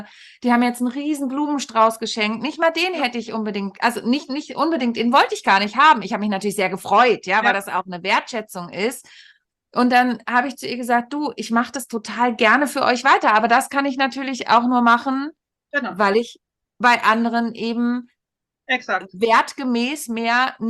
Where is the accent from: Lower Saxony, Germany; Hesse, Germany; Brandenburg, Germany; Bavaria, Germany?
Lower Saxony, Germany; Braunschweig ist schöner, als man denkt. Ich bin da in der Nähe aufgewachsen